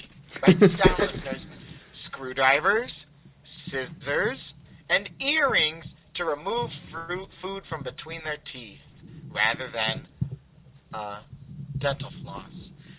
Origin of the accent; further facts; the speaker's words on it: Michigan, United States; I kind of hate them because I'm from Michigan, and any of our listeners out there that know what Myers is